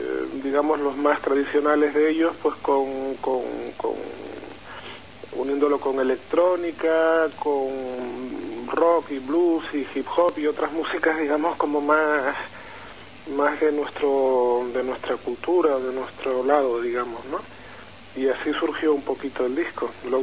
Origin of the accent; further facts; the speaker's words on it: Canary Islands, Spain; born there; Yo soy canario de nacimiento